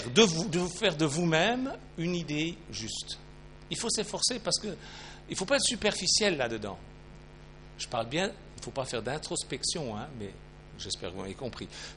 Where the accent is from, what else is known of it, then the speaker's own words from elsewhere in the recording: Switzerland; chez nous en Suisse